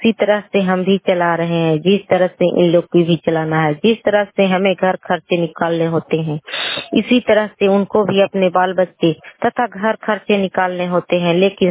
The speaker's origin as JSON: {"language": "Hindi", "region": "Bihar", "country": "India", "said": "हमारे गांव या हमारे बिहार राज्य या हमारे एरिया में देखा जाए"}